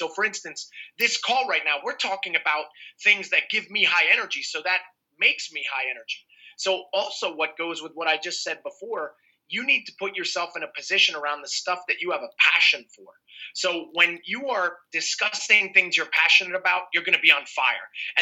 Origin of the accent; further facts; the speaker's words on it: New York, United States; born there; Well, I was born outside of New York City, and I played all sports growing up.